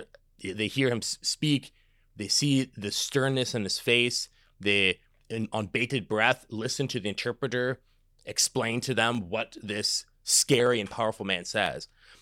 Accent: Minnesota, United States; moved away; It's like me, like I grew up in northern Minnesota, and I think my accent has softened a bit being away there so long.

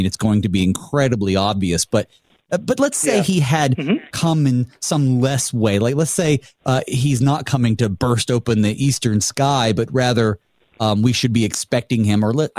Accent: the South, United States; So when I was growing up in the South, as a mostly Baptist, I would say, but definitely Arminian

